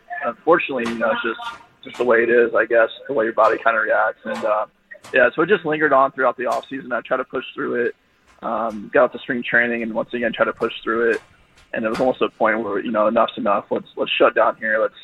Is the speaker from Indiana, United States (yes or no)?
yes; Batesville, Indiana, United States; So I grew up in Batesville, Indiana, which is actually about 45 minutes or so west of Cincinnati.